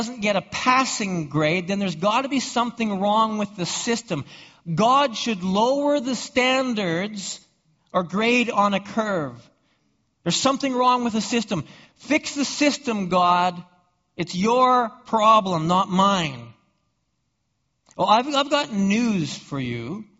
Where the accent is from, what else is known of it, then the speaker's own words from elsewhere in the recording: Alberta, Canada; but I'm from Alberta. And in Alberta, that kind of turn is legal.